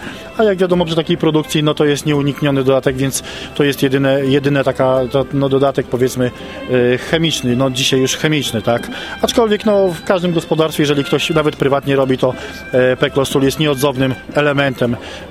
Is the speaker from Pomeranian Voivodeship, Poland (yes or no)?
no; Podlaskie Voivodeship, Poland; U nas na Podlasiu bardzo dużo jest jeszcze krów